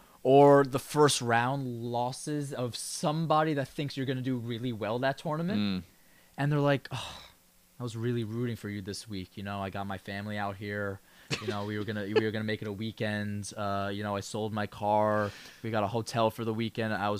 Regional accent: New York, United States; And you know, just being a New Yorker.

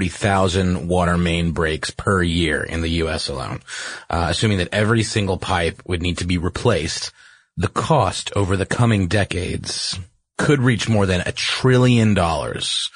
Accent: Augusta, Georgia, United States; Yeah, actually, in my hometown in Augusta, Georgia, and North Augusta, which is on the border of Georgia and South Carolina

